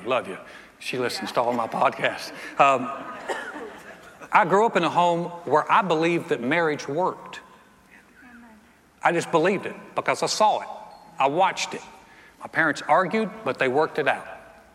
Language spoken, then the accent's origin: English; North Carolina, United States; moved away as an adult; now in Texas, United States; And so I had just come to Texas from North Carolina. I was all into the Western experience. I was a semi-preppy frat kid from North Carolina. I moved to Texas.